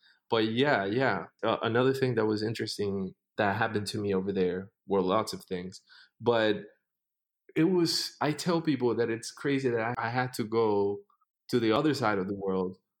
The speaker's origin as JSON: {"language": "English", "country": "Puerto Rico", "tie": "born or raised there", "first_language": "es", "second_language": "English", "said": "we grew up speaking Spanish."}